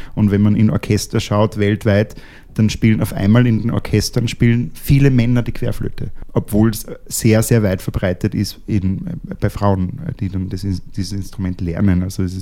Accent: Austria; Also als Österreicher verbindet man das eher mit den früheren Austropop-Legenden.

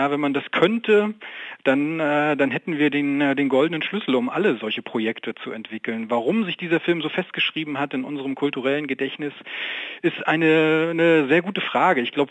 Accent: East Germany, Germany; da kam ja bei uns in der DDR, war der auf gar keinen Fall im Kino zu sehen, sondern kam erst später dann auf VHS-Kassette zu uns

